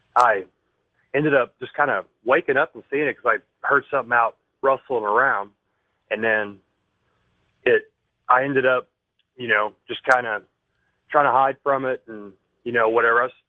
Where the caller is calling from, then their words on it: Missouri, United States; Missouri.